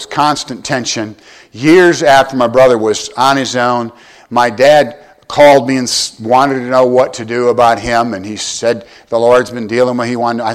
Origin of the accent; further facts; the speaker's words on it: Michigan, United States; I'm from Michigan, but I learned that song down south